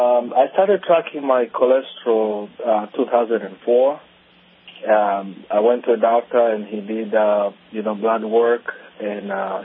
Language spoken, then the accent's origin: English; Tanzania; English is a second language; now in United States; Well, before you wonder about my accent, I'm originally from Tanzania.